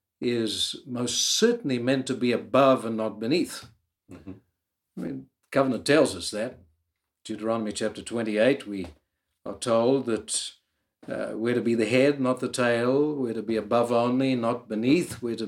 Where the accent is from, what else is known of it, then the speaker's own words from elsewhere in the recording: Ireland; I'm an Irish man with somewhat of a different accent, but I'm an Irish man nonetheless.